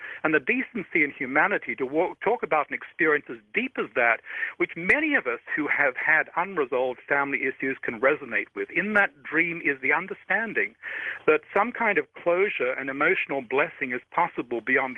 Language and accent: English; Australia; Of course, I grew up in Australia, and American history wasn't a big part of my school education.